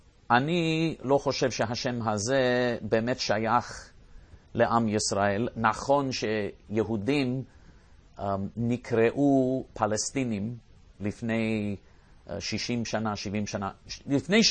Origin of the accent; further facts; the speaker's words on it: United States; אני יודע לעשות את זה בתור אמריקאי, בתור מישהו שמבין את העם האמריקאי